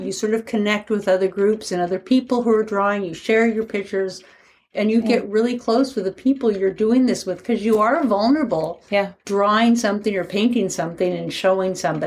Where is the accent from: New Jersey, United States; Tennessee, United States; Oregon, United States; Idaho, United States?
Oregon, United States; Portland; And I'm from Portland, Oregon.